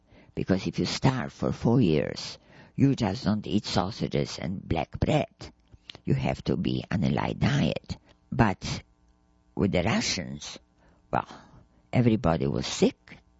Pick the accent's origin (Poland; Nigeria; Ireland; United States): Poland; Lviv; I was born in Lwów. I was from the east of Poland